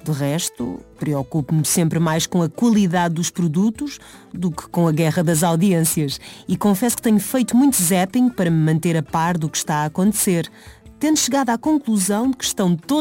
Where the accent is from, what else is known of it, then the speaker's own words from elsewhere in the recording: Portugal; eu sou portuguesa acima de tudo. Amo o meu país e foi aqui que dei início à minha carreira de 30 anos.